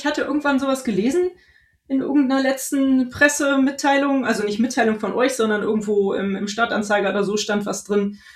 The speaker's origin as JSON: {"language": "German", "town": "Cologne", "region": "North Rhine-Westphalia", "country": "Germany", "tie": "born or raised there", "said": "als Kölner Kind"}